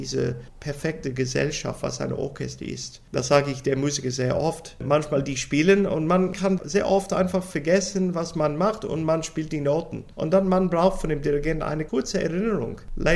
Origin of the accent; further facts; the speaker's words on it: Sydney, New South Wales, Australia; German is a second language; now in Germany; Und das ist auch in meiner Heimat, also in der Region von Sydney, wo ich geboren bin. Ich war in der Gymnasium direkt in diesem Gebiet von Sydney.